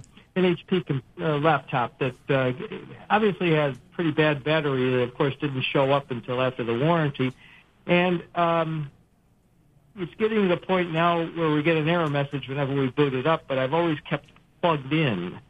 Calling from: Webster, New York, United States; Actually, the last time we spoke, I was from Pittsford, but now I'm from Webster.

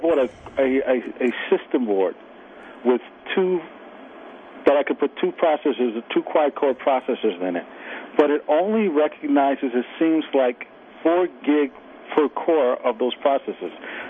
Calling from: Rochester, United States; From Rochester.

